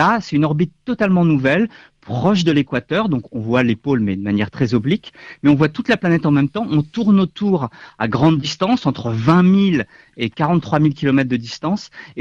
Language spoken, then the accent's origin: French; France; je suis français